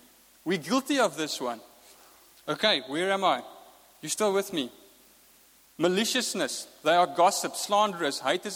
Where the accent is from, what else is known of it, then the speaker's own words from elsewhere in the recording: Free State, South Africa; English is a second language; because I come from the Free State. And English is my second language. I learned it from television.